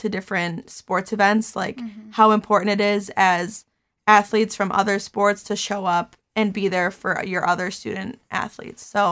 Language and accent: English; Kenosha, Wisconsin, United States; I'm from Kenosha